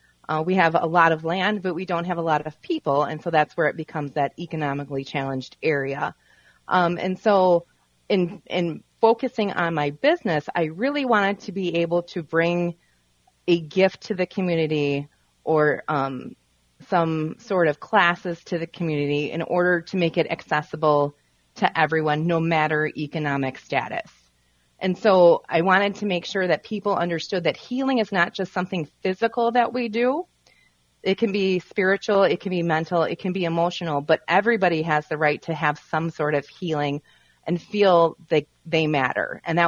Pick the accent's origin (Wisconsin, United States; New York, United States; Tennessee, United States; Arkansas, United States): Wisconsin, United States; Kenosha; moved away as an adult; I grew up in Kenosha, Wisconsin, and moved up here about 18 years ago with my husband.